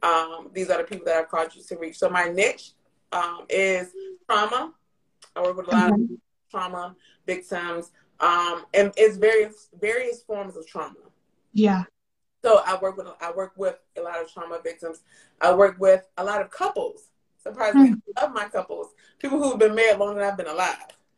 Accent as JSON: {"language": "English", "region": "Virginia", "country": "United States", "said": "but I am from the Hampton Roads area. I live in Norfolk, Virginia."}